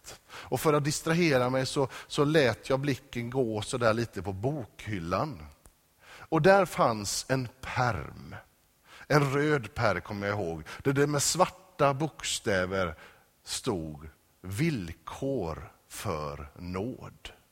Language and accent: Swedish; Lindome, Västra Götaland County, Sweden; när jag växte upp i Johanneskyrkan i Lindome